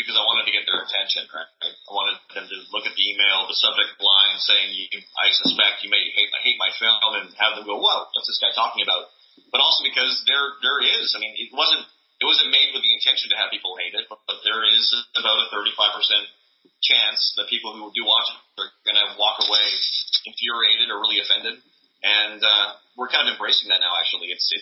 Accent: Canada; And we're Canadian, too

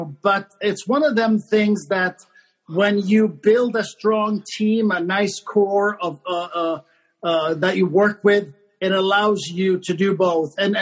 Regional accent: Sweden; I'm actually born and raised in Sweden.

